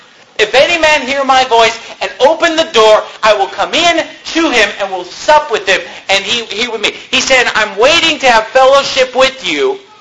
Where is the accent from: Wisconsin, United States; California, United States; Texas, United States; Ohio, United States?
California, United States; now in Arizona, United States; Now, here in Arizona, and I grew up in California, we do not use the word supper.